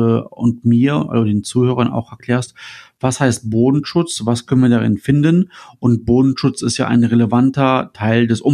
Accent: Düsseldorf, North Rhine-Westphalia, Germany; also ich als Düsseldorfer

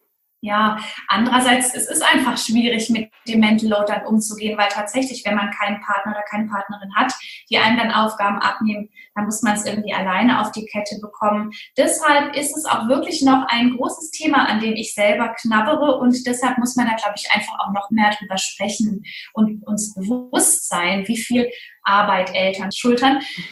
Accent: West Germany, Germany; Wir sind in Westdeutschland groß geworden.

